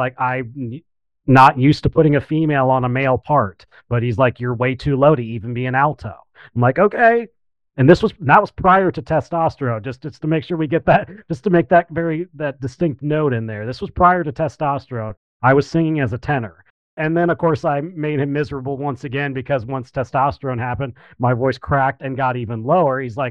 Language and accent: English; Illinois, United States; I'm originally from the Central Illinois area, about a couple hours south of Chicago.